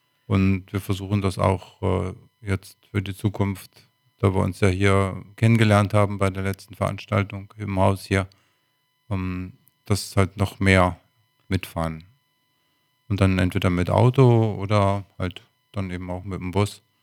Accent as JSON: {"language": "German", "town": "Brunsbüttel", "region": "Schleswig-Holstein", "country": "Germany", "tie": "born or raised there", "said": "Das Elbe-Forum in Brunsbüttel ist ein Punkt, zu dem ich auch gerne gehen würde, denn das ist ja in meiner Heimatstadt"}